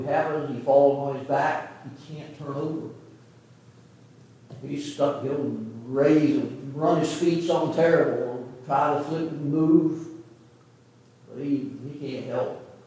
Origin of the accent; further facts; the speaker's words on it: San Angelo, Texas, United States; I grew up out in West Texas, a town called San Angelo, at least the last 5 to 7 years or so before I left home.